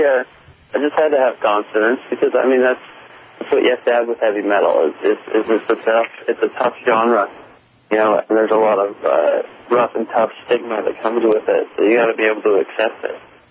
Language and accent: English; Santa Cruz, California, United States; I did a big signing downtown Santa Cruz, my hometown